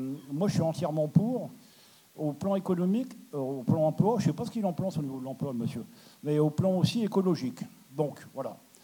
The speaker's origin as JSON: {"language": "French", "town": "Péronne", "region": "Hauts-de-France", "country": "France", "said": "Alors, je suis de Péronne. J'ai 70 balais."}